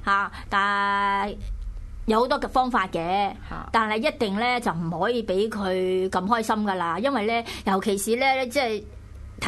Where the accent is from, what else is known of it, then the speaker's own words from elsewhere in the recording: Hong Kong; 我哋作为香港人，作为本地嘅香港人，我哋土生土长，我哋以香港个为归宿嘅人